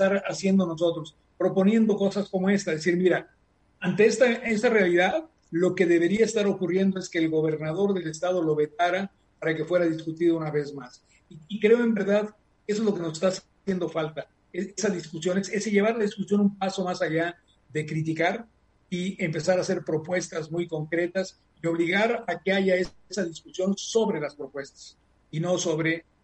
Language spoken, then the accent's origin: Spanish; San Luis Potosí, Mexico; Yo soy de San Luis Potosí y uno de los problemas es que vives en una sociedad que es muy pequeña entre sí